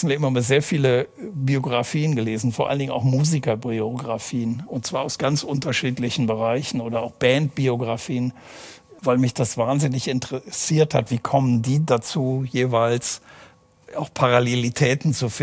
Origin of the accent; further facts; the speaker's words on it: Aachen, North Rhine-Westphalia, Germany; born there; Ich bin ja in Aachen geboren und ich kenne das noch aus den 60er Jahren